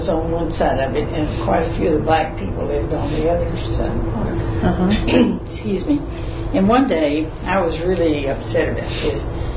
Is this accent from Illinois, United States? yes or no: no; Dallas, Texas, United States; And I grew up in Dallas. My daddy had a grocery store.